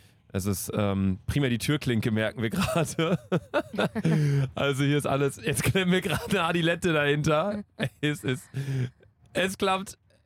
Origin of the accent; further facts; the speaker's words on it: Cologne, North Rhine-Westphalia, Germany; wir kommen aus Köln, wir reden viel über Köln.